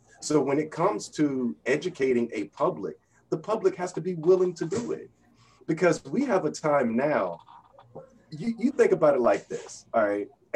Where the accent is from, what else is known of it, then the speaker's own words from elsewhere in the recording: New York, United States; In LA, if I'm not mistaken, I'm from New York.